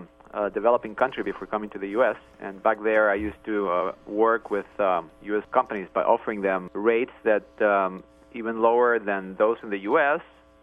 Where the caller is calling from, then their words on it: Berkeley, California, United States; Berkeley.